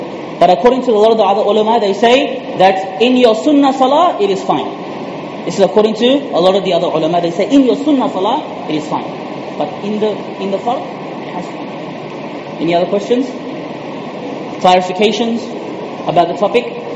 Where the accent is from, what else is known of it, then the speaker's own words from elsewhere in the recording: Fiji; moved away; I don't know about this country, but in my home country, which is Fiji, where I was born